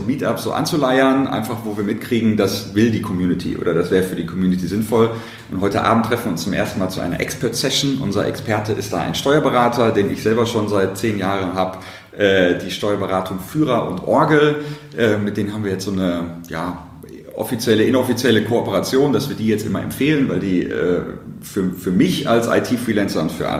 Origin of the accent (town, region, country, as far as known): Dortmund, North Rhine-Westphalia, Germany